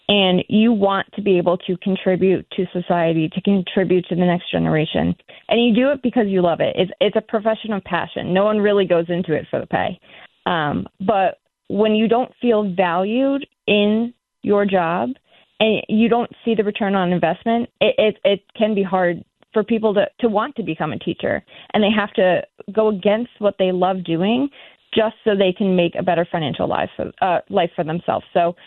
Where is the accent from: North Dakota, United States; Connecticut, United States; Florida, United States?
Connecticut, United States; I know many people from my own high school. I grew up in Connecticut.